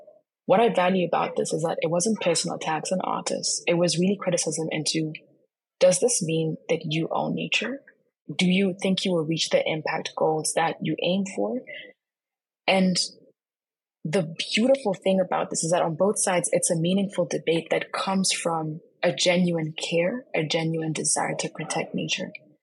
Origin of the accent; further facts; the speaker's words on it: Kenya; I come from Kenya, which has a staggeringly high amount of youth unemployment.